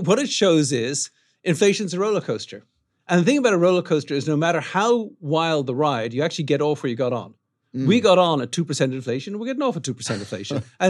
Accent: Ireland; I grew up in Ireland

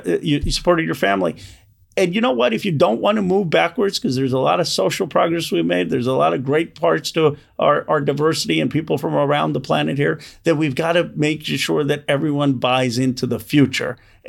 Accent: Pennsylvania, United States; when I was growing up in Bucks County, Pennsylvania, we used to leave our house doors unlocked.

